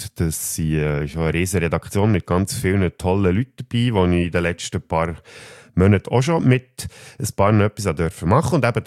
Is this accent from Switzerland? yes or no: yes; Switzerland; das Zitat aus dem Film Nickel Boys, wo ja anfangs des Jahres bei uns in der Schweiz rauskam.